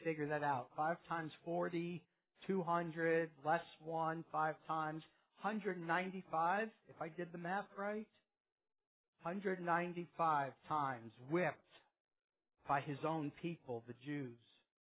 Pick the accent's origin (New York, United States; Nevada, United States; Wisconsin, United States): New York, United States; I'm Jewish. I'm from New York. I came to know Christ when I was 29 years old.